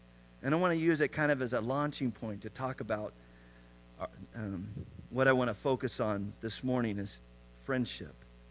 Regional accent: California, United States; I remember he was the kid who invited me to Magic Mountain, which I grew up in Southern California.

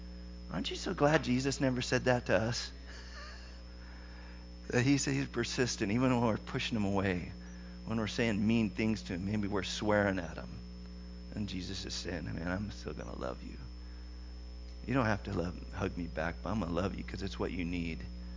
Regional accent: California, United States; also born or lived in Olympia; But I remember that we had moved away to Olympia, Washington. I grew up in Southern California.

